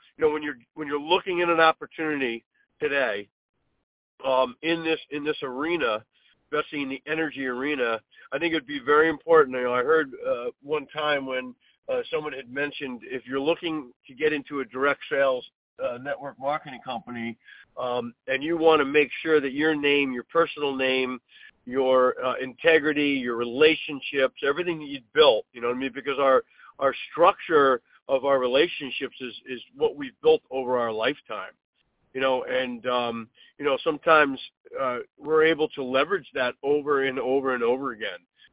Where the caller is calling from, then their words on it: New York, United States; I am calling in from New York, beautiful evening in New York.